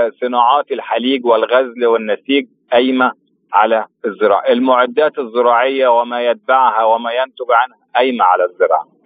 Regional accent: Egypt; إن إحنا كمصريين نقدر أو مراكز بحثية في مصر نقدر نساهم

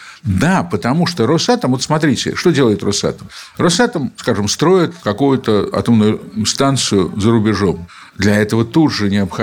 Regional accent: Moscow, Russia; я скажу сейчас как москвич

